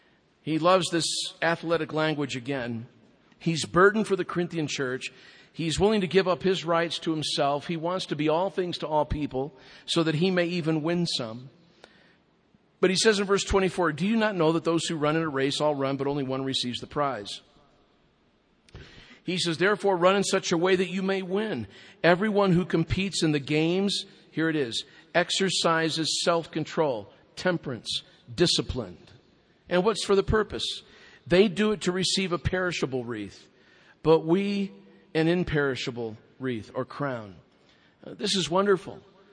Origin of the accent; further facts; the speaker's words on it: Wheaton, Illinois, United States; You know, I grew up in Wheaton, Illinois, as I love to call it, the holy city, the Vatican II.